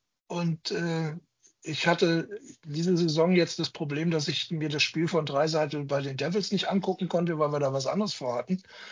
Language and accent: German; Germany; ich komme aus Deutschland und NHL, große Sache.